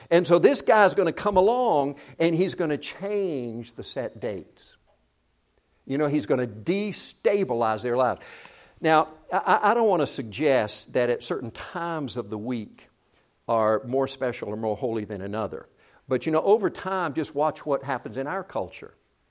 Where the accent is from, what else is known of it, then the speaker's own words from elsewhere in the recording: South Korea; now in United States; You know, when I came from Korea in 1968 to attend PC